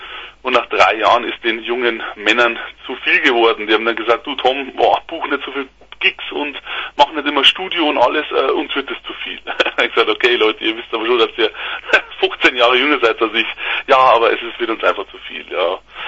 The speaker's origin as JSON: {"language": "German", "town": "Regensburg", "region": "Bavaria", "country": "Germany", "tie": "born or raised there", "said": "42, ja. Ja, und seit 2020 dann, mitten im Lockdown, der große Umzug von mir, von tiefsten Niederbayern in meine Heimatstadt Regensburg."}